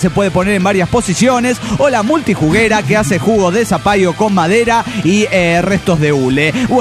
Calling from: New York, United States; de New York.

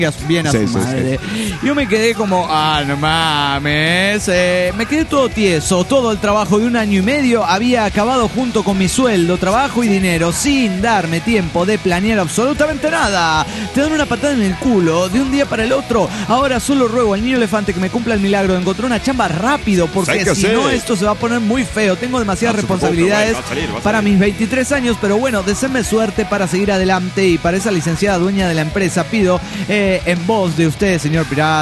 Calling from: Culiacán, Sinaloa, Mexico; Soy el auditor de Culiacán, México.

